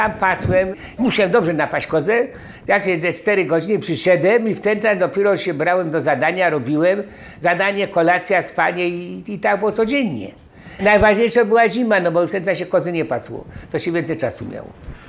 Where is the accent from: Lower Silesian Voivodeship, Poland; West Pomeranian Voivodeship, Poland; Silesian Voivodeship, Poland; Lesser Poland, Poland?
Lesser Poland, Poland; Kraków; born there; Ja się urodziłem w Bronowicach, ale jeśli chodzi o korzenie, to jest taka sytuacja, że mamusia była moja z Czarnowiejski, tam się urodziła, a mój tatuś był z Bochni.